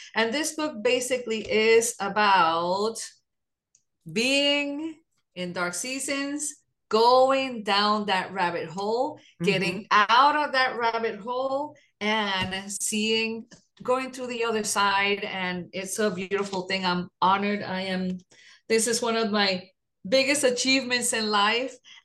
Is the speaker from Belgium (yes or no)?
no; Puerto Rico; I am fully bilingual. I speak Spanish. I'm from Puerto Rico.